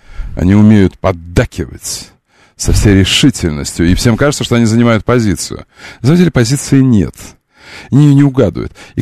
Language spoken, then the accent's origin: Russian; Ukraine; Я украинец. Я украинец.